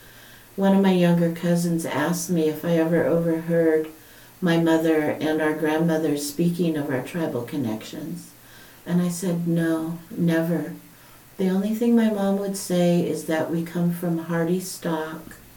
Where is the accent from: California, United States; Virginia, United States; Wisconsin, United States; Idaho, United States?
California, United States; So I actually grew up with a lot more of the Hawaiian culture than my own native Californian culture.